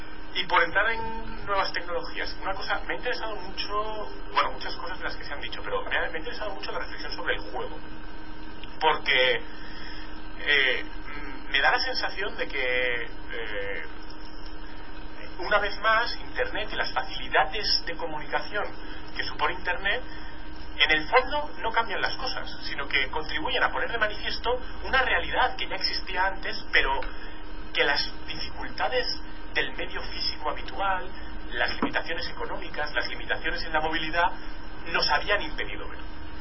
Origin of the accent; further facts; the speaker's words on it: Spain; Y yo en eso soy muy español. Entonces yo, mientras escuchaba el profesor Ibles, que me ha interesado muchísimo su reflexión, yo pensaba, como español que soy, vaya curre que hay ahí, ¿y para qué?